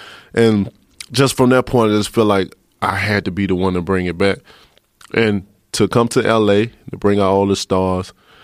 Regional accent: Alabama, United States; I said, I'm from Alabama.

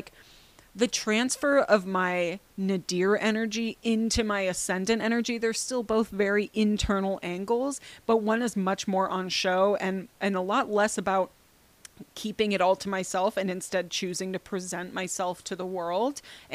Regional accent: San Francisco, California, United States; born there; also born or lived in Liverpool, England; So I was born in San Francisco

